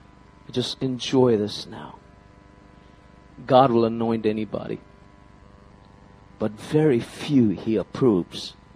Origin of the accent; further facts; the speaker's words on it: Kolkata, West Bengal, India; English is a second language; I grew up in Calcutta. Calcutta is the size of Dallas-Fort Worth Airport.